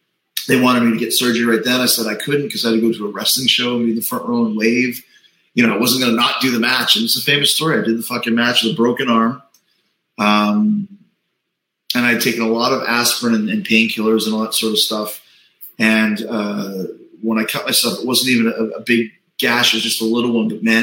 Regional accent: Winnipeg, Manitoba, Canada; I'm from Winnipeg.

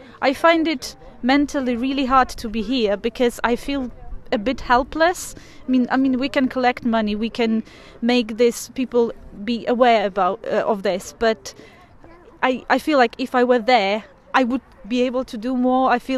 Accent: Ukraine; now in Swansea, United Kingdom; I'm from Ukraine, and here in Swansea, I'm teaching at the university. I've been here for a long time already

